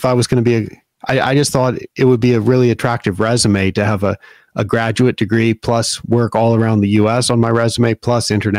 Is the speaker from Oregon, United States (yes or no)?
yes; Oregon, United States; Yeah, I'm from Oregon. I grew up in the Willamette Valley, where a lot of the grass seed is produced.